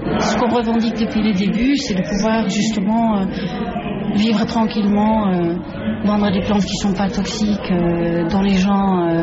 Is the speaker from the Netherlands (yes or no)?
yes; Netherlands; now in France; moi je viens des Pays-Bas et je me suis installée en France en 74